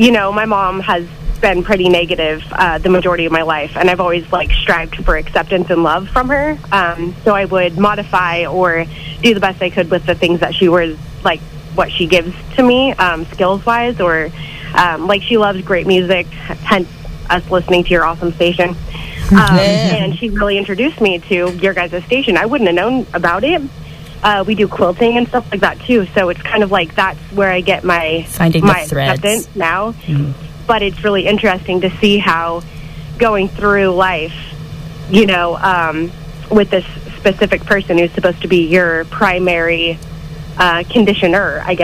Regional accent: Chico, California, United States; I'm actually from Chico.

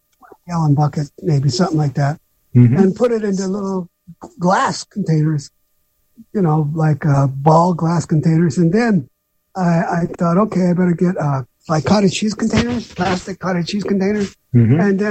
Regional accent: Los Angeles, California, United States; I grew up in East L.A. Everybody but me was Latino.

